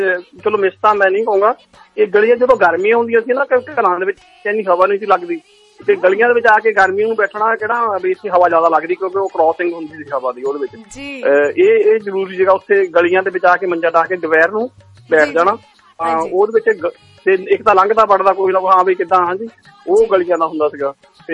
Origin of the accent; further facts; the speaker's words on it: Simbli, Punjab, India; ਮੇਰਾ ਪਿੰਡ ਨਵੇਂ ਸ਼ਹਿਰ ਦੇ ਕੋਲ ਹੁਸ਼ਿਆਰਪੁਰ ਦਾ ਪੈਂਦਾ ਸਿੰਬਲੀ ਪਿੰਡ Simbli Simbli S I am B L district Hoshiarpur ਪੈਂਦਾ